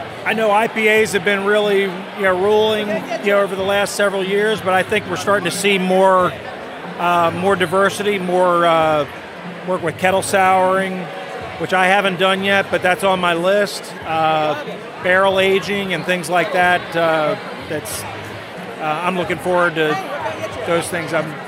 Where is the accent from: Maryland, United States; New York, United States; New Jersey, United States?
Maryland, United States; Baltimore; I'm right here from Baltimore, Maryland.